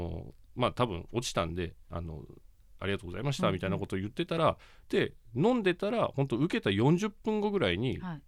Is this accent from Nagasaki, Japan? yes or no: yes; Sasebo, Nagasaki, Japan; 僕と同じ佐世保の出身で